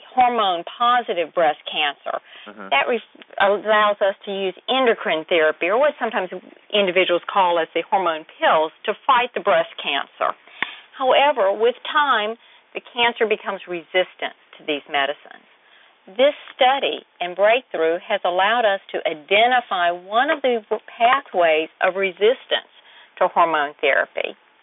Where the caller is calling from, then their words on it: Macon, Georgia, United States; I'm calling from Macon, Georgia.